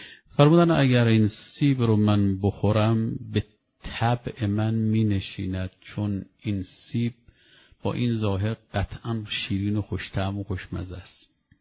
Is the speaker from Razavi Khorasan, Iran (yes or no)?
yes; Mashhad, Razavi Khorasan, Iran; من یادم میاد بعضی کسبر میشناختم در زمان بچگیم در مشهد، از بستگان بودن